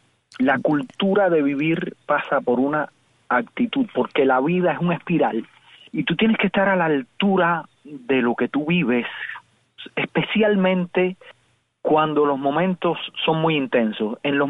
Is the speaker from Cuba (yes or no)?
yes; Cuba; moved away; Porque me fui de Cuba, yo quería irme de Cuba a cualquier precio porque el sistema me estrangulaba.